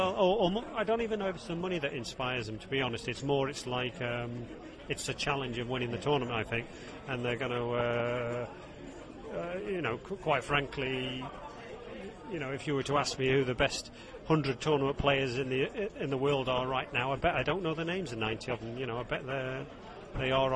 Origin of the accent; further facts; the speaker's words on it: Birmingham, West Midlands, United Kingdom; And as it happens, we're both from Birmingham.